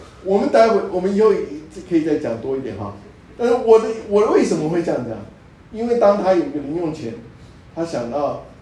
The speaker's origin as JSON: {"language": "Chinese", "country": "China", "said": "我们中国人说寓教于乐，寓教于乐哈。"}